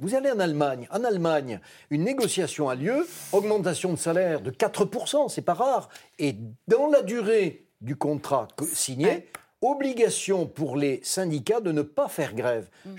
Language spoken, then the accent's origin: French; Millau, Occitanie, France; born there; Moi, je suis né à Millau dans l'Aveyron.